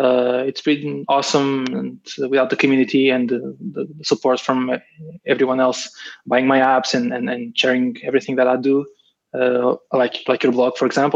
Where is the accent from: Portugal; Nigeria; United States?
Portugal; I'm from Portugal. I'm 28 years old.